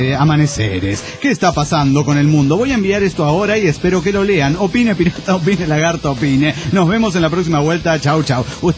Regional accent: Santo Domingo, Distrito Nacional, Dominican Republic; de Santo Domingo, República Dominicana.

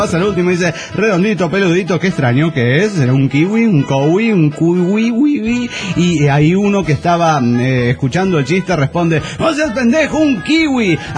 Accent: Puebla, Mexico; de Puebla, México.

